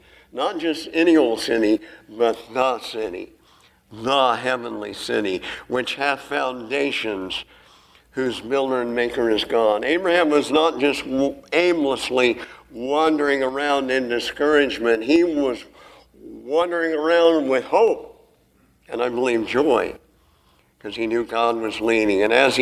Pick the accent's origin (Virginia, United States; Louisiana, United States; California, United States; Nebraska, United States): Nebraska, United States; We grew up in Nebraska, so we had corn. We had several hundred acres of corn.